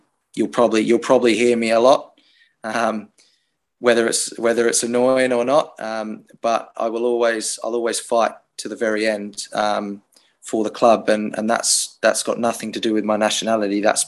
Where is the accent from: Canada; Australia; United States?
Australia; I come from Australia.